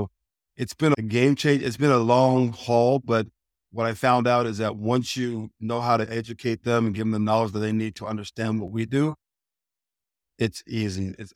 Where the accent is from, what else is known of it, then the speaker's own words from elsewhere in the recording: Albuquerque, New Mexico, United States; also born or lived in Houston; We're from Albuquerque, New Mexico, and we're living in Houston at the time.